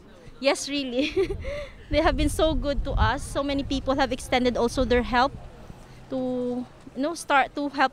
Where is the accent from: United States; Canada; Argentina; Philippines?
Philippines; also born or lived in Pakistan; Actually, I came from Pakistan because I'm married to a Pakistani, but I am a Filipino by nationality from Philippines.